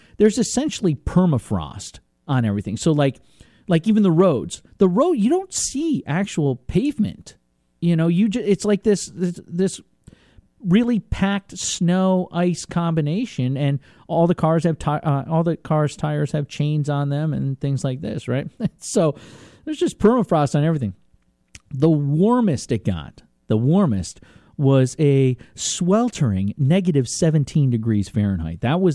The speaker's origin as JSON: {"language": "English", "region": "Vermont", "country": "United States", "said": "So I get there, and now I'm a skier. I'm from Vermont, right?"}